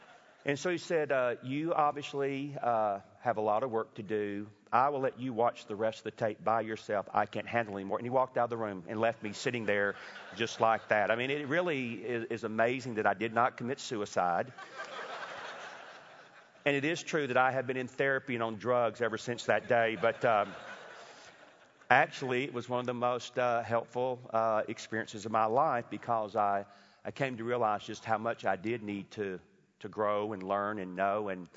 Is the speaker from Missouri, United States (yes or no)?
no; Atlanta, Georgia, United States; Again, understand, I'm from Atlanta, Georgia, and we do talk in a particular kind of a way there, and it simply was the way that I was raised.